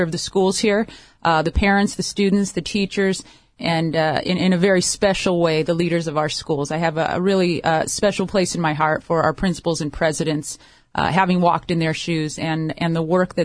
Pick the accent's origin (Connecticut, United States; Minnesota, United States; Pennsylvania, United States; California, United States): California, United States; Los Angeles; I hail from the Archdiocese of Los Angeles. I grew up there, attended school there